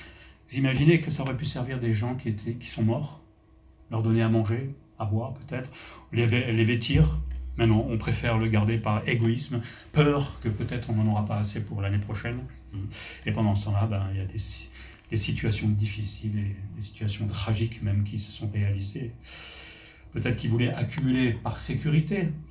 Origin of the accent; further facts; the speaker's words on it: France; Je suis un Français, donc je sais de quoi je parle